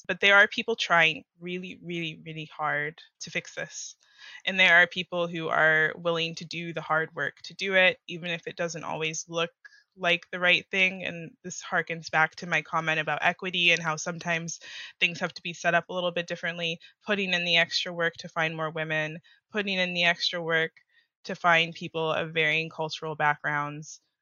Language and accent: English; United States; I mean, there are still things that I prefer as an American, but I feel far less judgy about things that don't match up